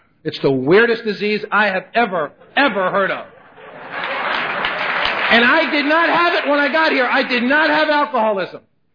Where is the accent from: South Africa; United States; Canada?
United States; New York City, New York; born or raised there